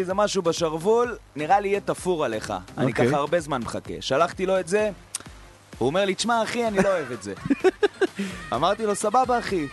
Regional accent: Hadera, Haifa District, Israel; אני מחדרה

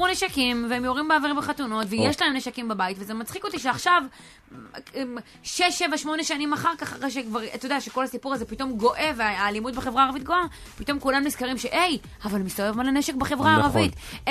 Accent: Kfar Tavor, Northern District, Israel; אני גדלתי בכפר תבור.

